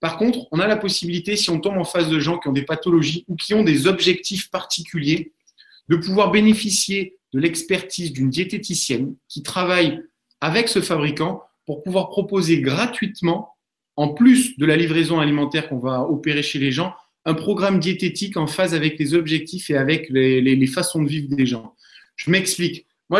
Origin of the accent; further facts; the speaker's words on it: Bordeaux, Nouvelle-Aquitaine, France; Je suis bordelais, donc je vais mettre en avant les spécialités de ma région.